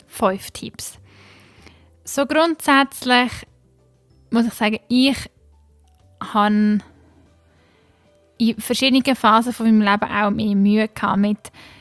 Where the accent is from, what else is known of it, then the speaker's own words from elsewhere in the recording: Switzerland; vor allem bei uns in der Schweiz vermehrt grau, kalt, nass.